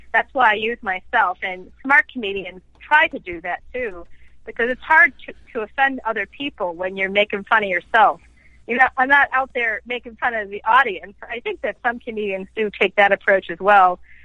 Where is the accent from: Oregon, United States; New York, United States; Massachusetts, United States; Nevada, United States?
Massachusetts, United States; Boston; And I don't live in Boston anymore, by the way, but it's my hometown, so I'm always in that city for one thing or another.